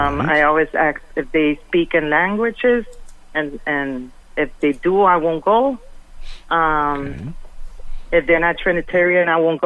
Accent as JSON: {"language": "English", "country": "Puerto Rico", "moved": "yes", "lives_now": "New York, United States", "said": "I came 9 years from Puerto Rico. Now okay. I'm living in New York."}